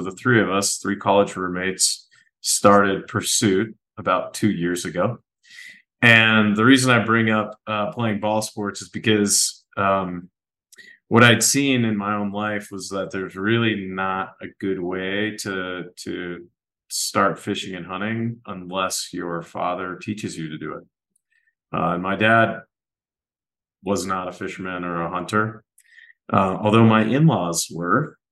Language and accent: English; Ohio, United States; So I grew up in Ohio, and I grew up playing ball sports